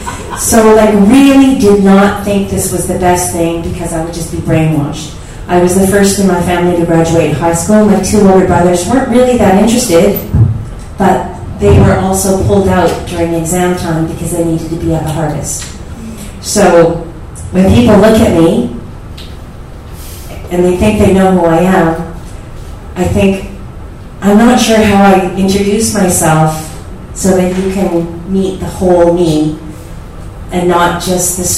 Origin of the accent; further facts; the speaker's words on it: Canada; now in Hong Kong; Well, I was born in Canada.